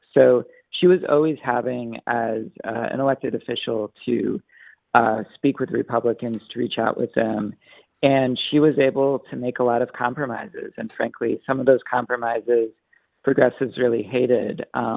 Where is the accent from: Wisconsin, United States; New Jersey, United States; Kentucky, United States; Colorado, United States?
Wisconsin, United States; I mean, I am actually from Wisconsin. I grew up there